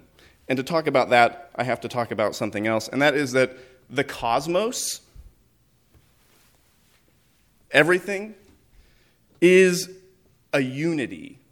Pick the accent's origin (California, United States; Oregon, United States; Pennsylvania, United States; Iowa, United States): Oregon, United States; moved away; also born or lived in Florida; I'm originally from Oregon. This is a rabbit trail. But I moved to Florida.